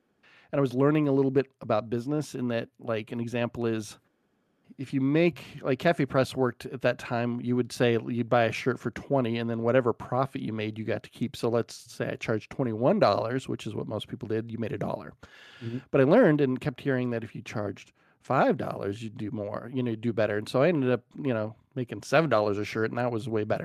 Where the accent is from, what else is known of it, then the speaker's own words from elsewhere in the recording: Spokane, Washington, United States; I grew up in Spokane, Washington, so I didn't really know of anyone that had ever worked in the industry